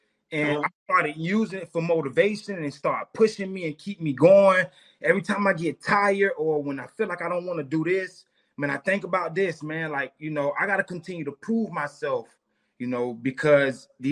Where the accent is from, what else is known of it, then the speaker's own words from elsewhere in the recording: Fort Lauderdale, Florida, United States; Me being born and raised in Fort Lauderdale, like, I knew nothing about and how good St. Thomas was because, like, my neighborhood, nobody makes it to St. Thomas.